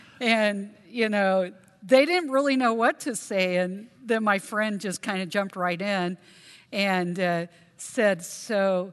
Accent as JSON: {"language": "English", "town": "Seattle", "region": "Washington", "country": "United States", "said": "and you just have a funny accent. And I said, well, you know, I moved here from Seattle."}